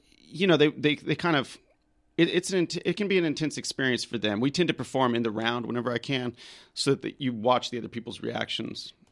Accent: Kansas City, Missouri, United States; also born or lived in Dallas / New Orleans; I grew up a little bit. My dad worked for the Red Cross, and so grew up in different places, Dallas, New Orleans, and then Kansas City.

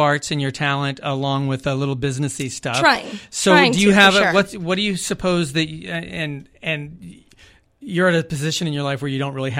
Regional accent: Texas, United States; I was like so proud because it's my home state.

